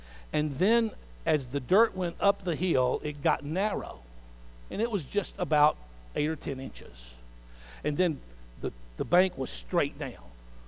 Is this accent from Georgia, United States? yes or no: yes; Georgia, United States; I grew up in Middle Georgia.